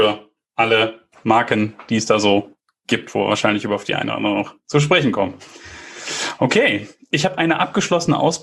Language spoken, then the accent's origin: German; Bielefeld, North Rhine-Westphalia, Germany; Als Bielefelder sollte man mindestens einmal...